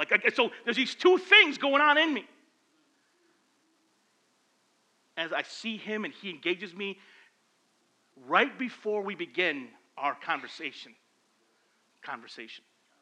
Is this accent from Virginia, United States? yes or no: no; Flint, Michigan, United States; We grew up in Flint. It was a tough life. We grew up on the east side.